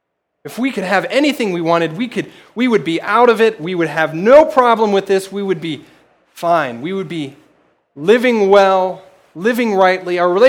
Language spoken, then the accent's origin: English; Elkhart, Indiana, United States; I grew up in Elkhart, Indiana, and one of the many things that is great